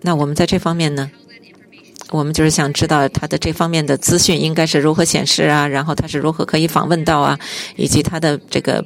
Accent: Nigeria; Chinese is a second language; 我是尼日利亚来的英才。

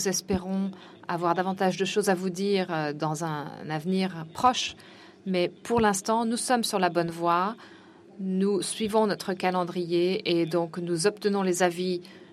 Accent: Nigeria; je viens du Nigeria

